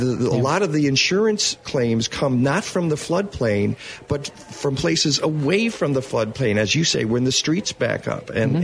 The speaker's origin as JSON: {"language": "English", "town": "Detroit", "region": "Michigan", "country": "United States", "said": "And I'm from Detroit, so I'm hoping that city comes back."}